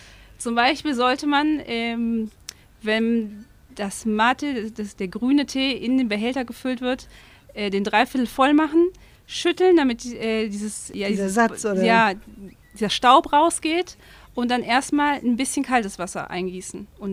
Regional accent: Germany; accent: German; Klar, die hören dann meinen deutschen Akzent, wenn ich Spanisch rede. Dann wird direkt gefragt, hey, wo kommst du her?

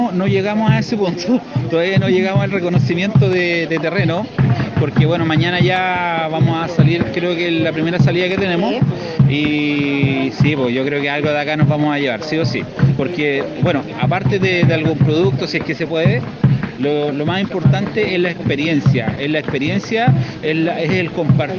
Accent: Mariquina, Los Ríos, Chile; yo vengo desde Chile, específicamente región de Los Ríos, ¿ya? Y de la comuna de Mariquina.

